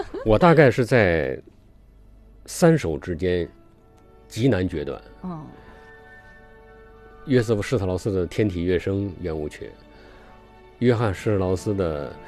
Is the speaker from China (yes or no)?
yes; China; 我们中国人一点都不觉得陌生，因为我们的先贤，我们的前辈庄子说过"大音希声"